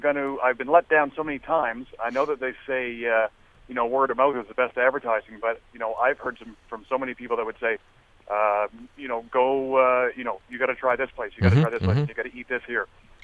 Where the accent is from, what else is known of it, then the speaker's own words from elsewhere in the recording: Dartmouth, Nova Scotia, Canada; I'm from Dartmouth originally.